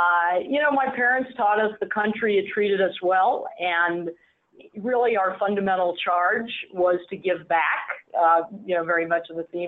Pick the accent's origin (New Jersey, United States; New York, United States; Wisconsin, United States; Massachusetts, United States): New York, United States; New York City; I grew up in New York City, one brother, one sister. We lived in Manhattan in the 50s, 60s, 70s.